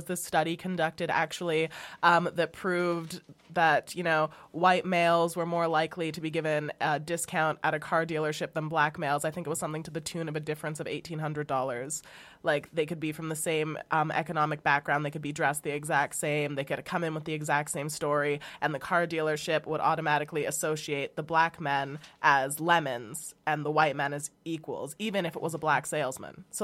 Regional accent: Canada; I have a lot of habits that are horrible because I was raised in Canada with a white family and I never experienced racism, really.

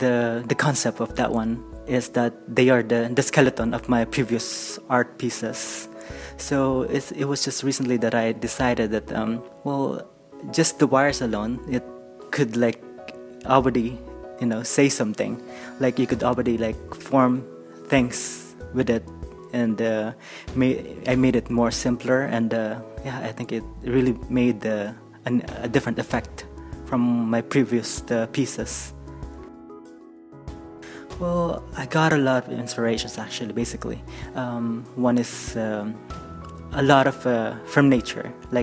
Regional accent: Philippines; I'm from the Philippines

